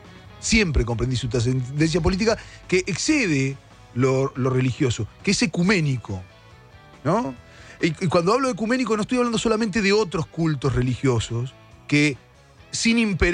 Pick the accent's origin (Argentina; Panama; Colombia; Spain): Argentina; lo digo como argentino, comprender